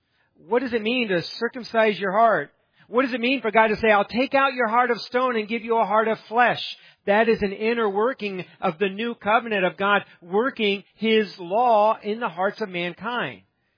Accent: Hannibal, Missouri, United States; born there; I was born in Hannibal, Missouri. I did grow up hearing about signing it in blood

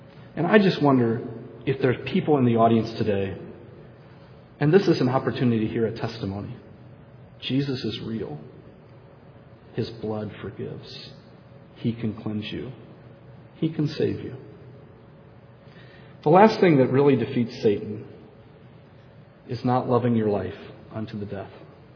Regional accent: United States; Well, I like Americans. I'm American.

